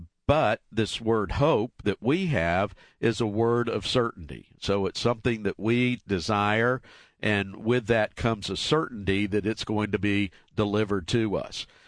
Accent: Marietta, Georgia, United States; Let's go to Marietta, Georgia, my hometown.

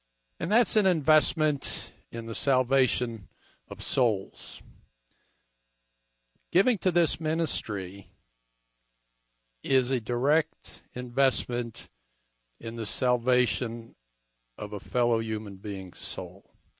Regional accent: New York City, New York, United States; also born or lived in Denver, United States / Aurora, United States; I grew up in Central Bronx, a place called Park Chester. Went to Evander Childs High School on Gun Hill Road. And I was a lifeguard at Orchard Beach, so I am definitely a New Yorker.

